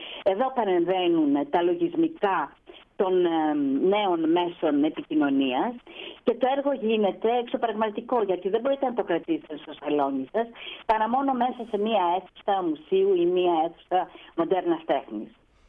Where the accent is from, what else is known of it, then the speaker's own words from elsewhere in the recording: Greece; Όμως, το να εκπροσωπείς τη χώρα σου, ακόμα και τον εαυτό σου σαν Ελληνίδα, σε μια μεγάλη τέτοια έκθεση διεθνή, είναι πάρα πολύ μεγάλο γεγονός.